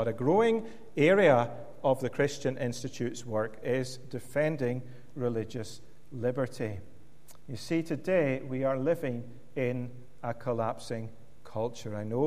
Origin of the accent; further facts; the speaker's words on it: Scotland, United Kingdom; born there; I am a Scotsman by birth, as you have heard